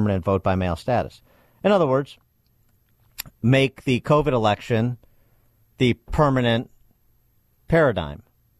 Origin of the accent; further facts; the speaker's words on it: Milton Township, United States; So if you live in, I don't know, my hometown, Milton Township, just for example, you don't know the Milton Township Republican Party.